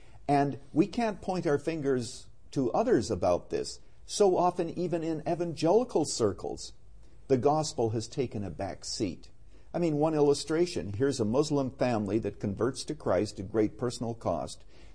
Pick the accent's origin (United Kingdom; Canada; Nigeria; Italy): Canada; now in United States; I came to the United States in 1970 as a Canadian, and actually lived here as a Canadian, legally I might add, until about 2 years ago, and I became an American citizen.